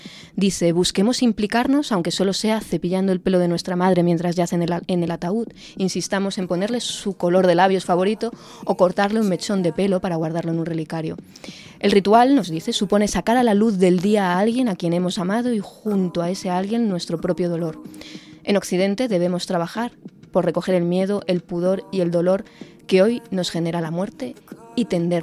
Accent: Madrid, Community of Madrid, Spain; que esto también yo a lo mejor como madrileña no me suena tanto

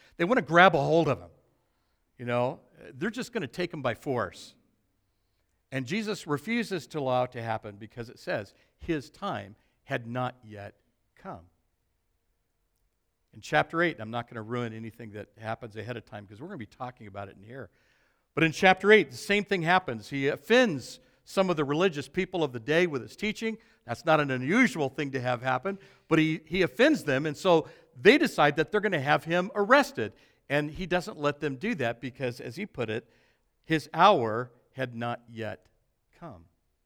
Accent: Arizona, United States; I was born and raised in Arizona. Everything in Arizona happens because of the Colorado River.

